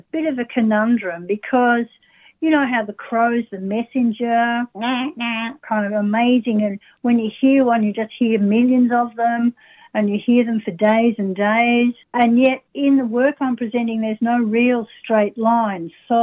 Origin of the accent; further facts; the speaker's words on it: Kyneton, Victoria, Australia; I grew up in Kyneton, Victoria, and I am now on Wurundjeri land, and I work on Wadawurrung land and in Ballarat.